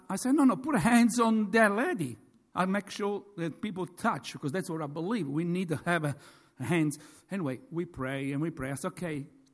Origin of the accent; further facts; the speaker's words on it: Australia; I come from Australia.